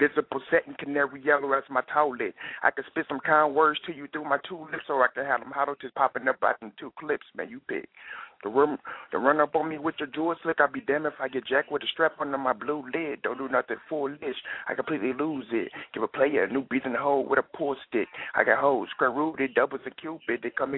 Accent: Indianapolis, Indiana, United States; I'm from Indianapolis, Indiana.

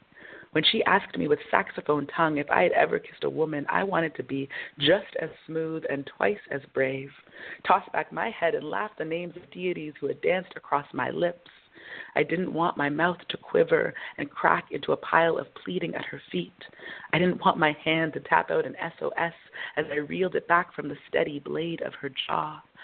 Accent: Markham, Ontario, Canada; also born or lived in London, Ontario / Toronto; I grew up in Markham, Ontario, which is about 20 minutes northeast of Toronto. And I lived there for most of my life. And then I moved to London, Ontario, where I went to school for a little while, and then back to Toronto.

